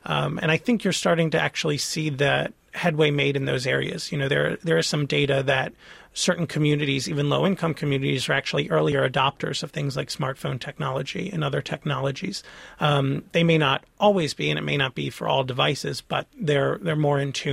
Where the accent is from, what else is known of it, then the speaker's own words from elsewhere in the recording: Olney, United States; Yes, and Olney's my hometown, so shout out to Olney.